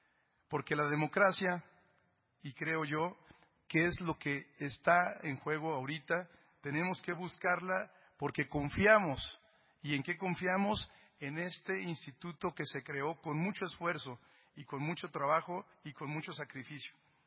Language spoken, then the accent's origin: Spanish; Mexico; porque en ese México nací yo. Soy mexicano.